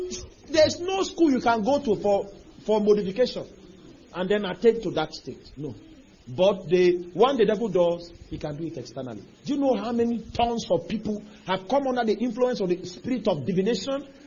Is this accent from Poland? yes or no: no; Lagos, Nigeria; I'm from Lagos, I hope you know. That's where I'm. That's where I stay now.